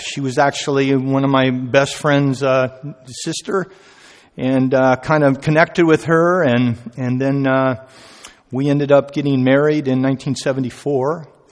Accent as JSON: {"language": "English", "town": "Azusa", "region": "California", "country": "United States", "tie": "born or raised there", "said": "I grew up in East Los Angeles, actually a little town called Azusa."}